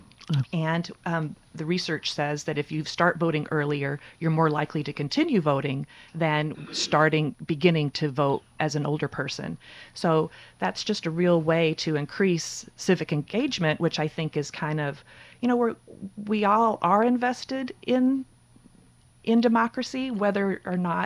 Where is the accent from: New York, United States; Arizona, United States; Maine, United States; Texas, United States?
Texas, United States; Dallas; I grew up in Dallas, Texas